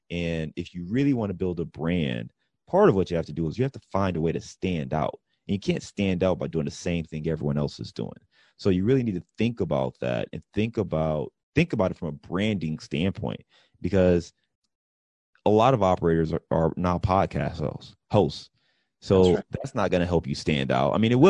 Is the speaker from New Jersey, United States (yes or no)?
no; Cleveland, Ohio, United States; soda, I'm from Cleveland, so let's say pop, right?